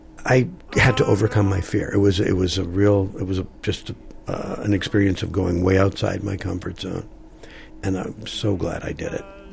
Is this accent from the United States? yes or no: yes; Green Bay, Wisconsin, United States; I grew up in Green Bay, for God's sake.